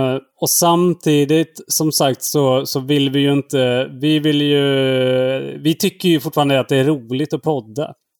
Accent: Trollhättan, Västra Götaland County, Sweden; jag är ju från Trollhättan, som är nära västkusten, och det är inte alls långt till Norge.

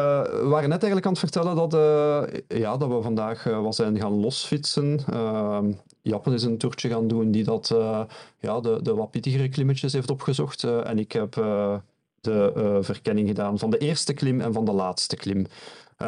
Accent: Leuven, Flanders, Belgium; als Leuvenaar

